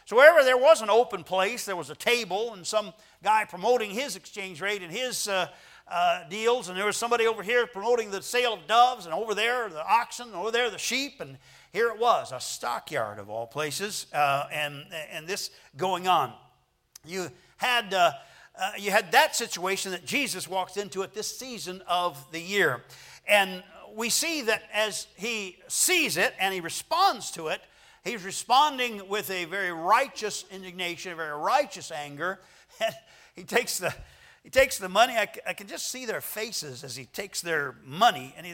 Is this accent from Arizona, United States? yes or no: yes; Tucson, Arizona, United States; I was raised in Tucson. They had a lot of stockyards there.